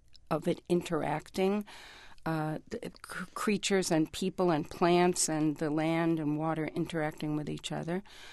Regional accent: New York, United States; also born or lived in California; I grew up in New York. I lived in California for about 10 years, 10 really wonderful years.

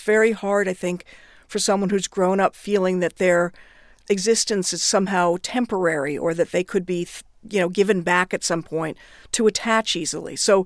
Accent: Washington, District of Columbia, United States; born or raised there

